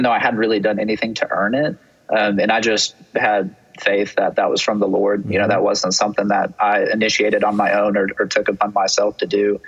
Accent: Valdosta, Georgia, United States; And we grew up in Valdosta, Georgia, you know, a medium-sized town in South Georgia.

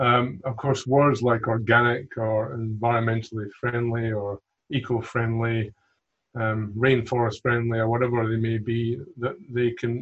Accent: Scotland, United Kingdom; moved away as an adult; now in Australia; Well, I'm from Scotland, if my accent doesn't give it away. I've been living in Australia for about 30 years, though

